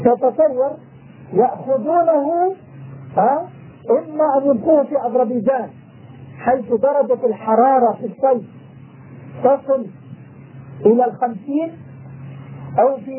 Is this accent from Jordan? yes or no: yes; Jordan; الذين عندنا في الأردن